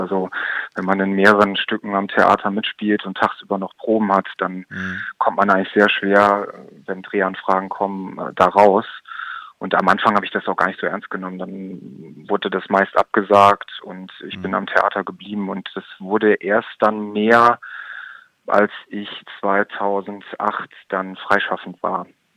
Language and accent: German; Velbert, North Rhine-Westphalia, Germany; Ich bin ja in Velbert aufgewachsen, das ist zwischen Essen und Wuppertal